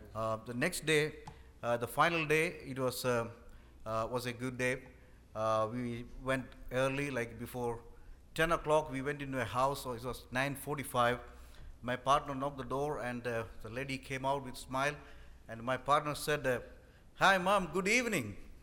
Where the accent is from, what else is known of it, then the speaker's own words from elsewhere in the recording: India; I am from India.